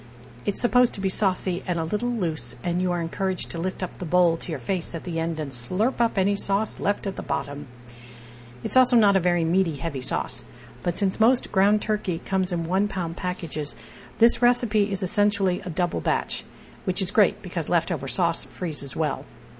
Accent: California, United States; When I was growing up in California in the 80s and 90s

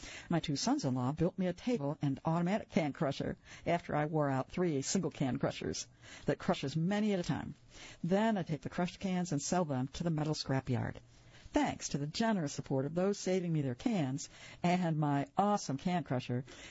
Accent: Antigua & Barbuda; I am from Antigua and Barbuda.

